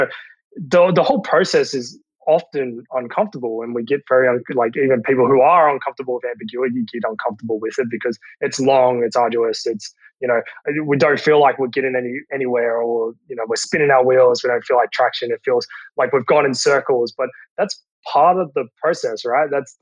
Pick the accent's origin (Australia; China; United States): Australia; so I'm Australian, we're in Australia